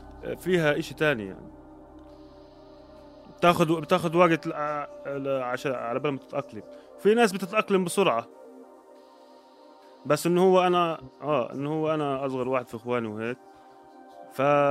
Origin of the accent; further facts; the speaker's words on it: Egypt; أنا كمصري